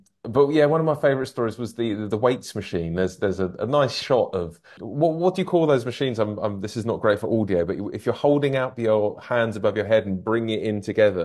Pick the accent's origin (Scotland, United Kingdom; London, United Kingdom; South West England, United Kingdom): London, United Kingdom; I'm from South London